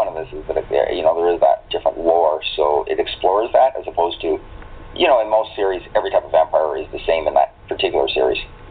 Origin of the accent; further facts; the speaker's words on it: Canada; I'm just Canadian